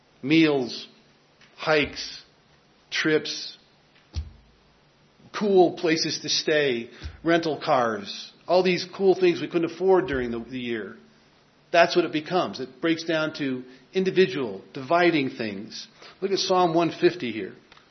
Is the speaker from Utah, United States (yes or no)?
no; Chicago, Illinois, United States; now in Minnesota, United States; You know, I am originally from Chicago, now in Minnesota, and I'm fighting to keep the Cubs out of my head.